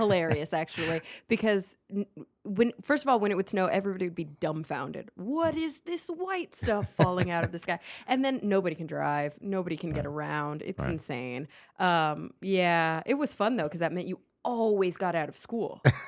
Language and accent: English; Texas, United States; I'm from Texas.